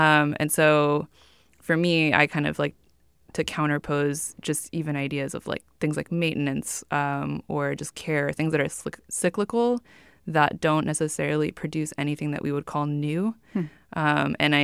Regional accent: Cupertino, California, United States; So I'm from Silicon Valley. I grew up in Cupertino. I now teach at Stanford.

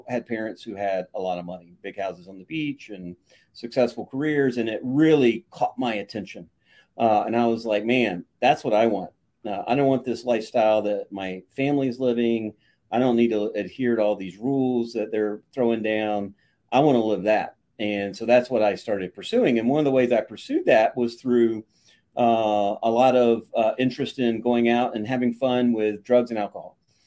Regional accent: Florida, United States; I grew up in Florida and kind of moved all around early in my life, because my dad originally was a Boilermaker

